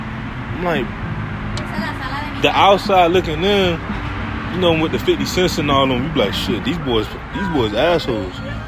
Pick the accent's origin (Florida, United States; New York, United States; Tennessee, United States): Florida, United States; Opa-locka; I don't care if you from North Miami or I'm from Opa-locka, or you from Homestead or...